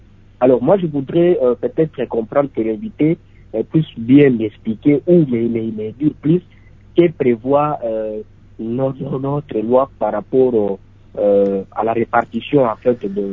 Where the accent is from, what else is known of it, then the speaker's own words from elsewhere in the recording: Maniema, DR Congo; now in Kinshasa, DR Congo; je suis à Kinshasa actuellement, je suis originaire du Maniema, étant au Maniema, grandi au Maniema, j'ai vécu plusieurs années.